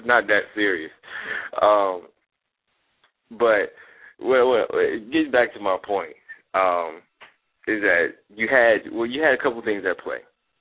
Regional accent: Chicago, Illinois, United States; You know, I grew up in Chicago, so I have a lot of family from Chicago.

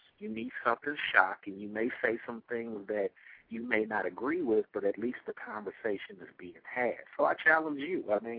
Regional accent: California, United States; I came from California. We have a totally different mindset. So how I grew up was you would actually get hurt calling somebody a nigger.

